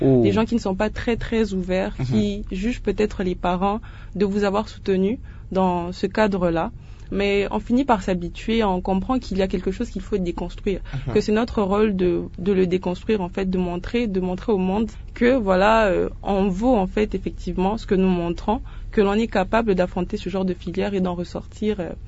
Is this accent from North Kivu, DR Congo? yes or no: no; Matadi, Kongo Central, DR Congo; Je venais de Matadi, comme je l'ai dit tantôt, et j'ai effectué mon test à Kinshasa.